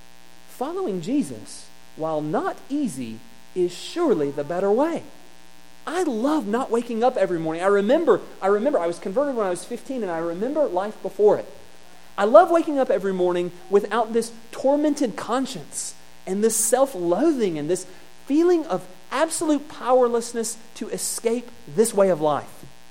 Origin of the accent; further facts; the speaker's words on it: Georgia, United States; I grew up in South Georgia where there are gnats